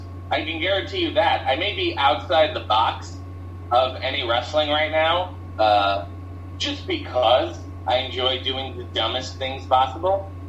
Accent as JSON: {"language": "English", "country": "Canada", "said": "I think being Canadian, you ended up being more of a WWF fan because we didn't have as much access to WCW."}